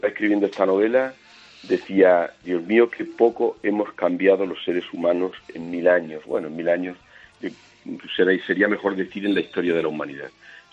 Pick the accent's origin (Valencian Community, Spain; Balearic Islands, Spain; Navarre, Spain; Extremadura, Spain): Extremadura, Spain; la próxima presentación será en Extremadura, en mi tierra, en Mérida